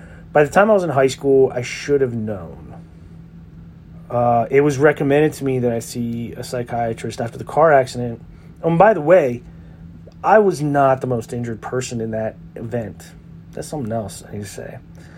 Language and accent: English; Maryland, United States; I mean, I grew up outside of Baltimore. It's pretty country.